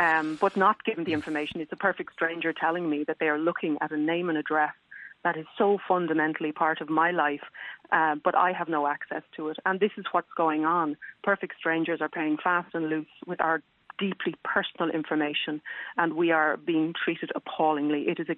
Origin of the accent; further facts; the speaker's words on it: Bessborough, Munster, Ireland; born there; Well, basically, I was born in Bessborough in the 60s